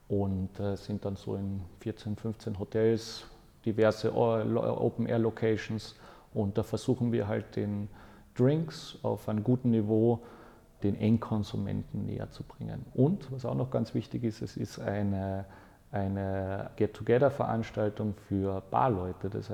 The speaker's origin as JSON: {"language": "German", "region": "Carinthia", "country": "Austria", "tie": "born or raised there", "said": "ich bin in einer Tourismusregion aufgewachsen, das ist der Weißensee. Der ist in Kärnten, das ist das südlichste Bundesland von Österreich, hat schon einen starken italienischen Einfluss. Also wir haben immer adriatisches Klima dort und wir haben halt da verschiedene Seen."}